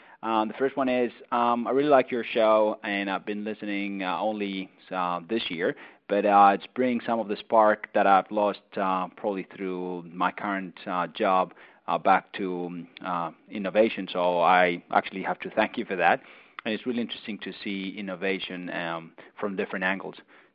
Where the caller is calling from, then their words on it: Australia; I'm calling you from Australia, so I guess I'm one of the listeners from furthest away.